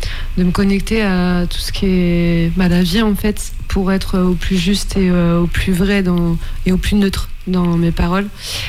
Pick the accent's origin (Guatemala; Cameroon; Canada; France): France; Nantes, Pays de la Loire; Alors moi je suis de Nantes.